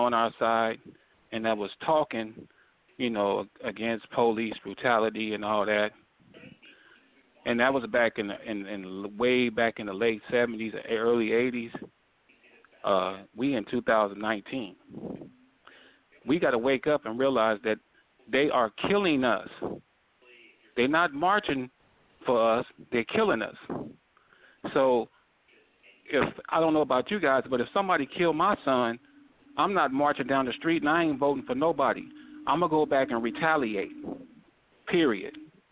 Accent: Los Angeles, California, United States; But I grew up out here in Los Angeles back in the late 60s, early 70s, and the killing never stopped.

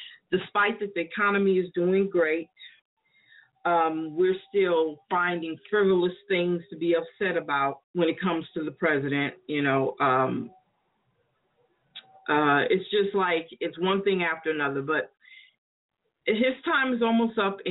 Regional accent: New York, United States; we used to have what you called block parties when we were growing up in New York.

